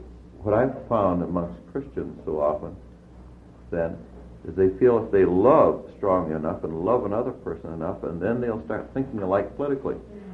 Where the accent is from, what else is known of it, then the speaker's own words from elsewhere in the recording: Nerstrand, Minnesota, United States; the people in the church I grew up in Nerstrand, Minnesota, too